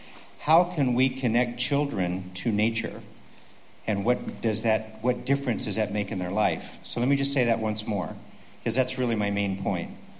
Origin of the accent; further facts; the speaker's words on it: Alaska, United States; So since I'm from Alaska and my governor is running around the United States telling them what she believes